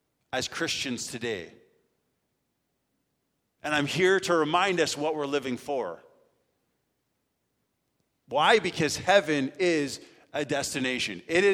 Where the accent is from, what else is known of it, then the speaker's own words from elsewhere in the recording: Canada; I'm Canadian. I'm from Canada. I have been there. I have walked the ground. My whole life has been there.